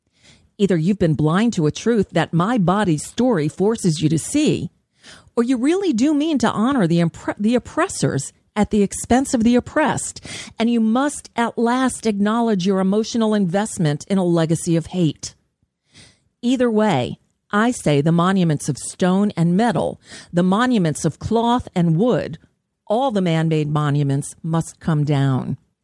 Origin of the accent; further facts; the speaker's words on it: Southern US, United States; I don't just come from the South. I come from Confederates.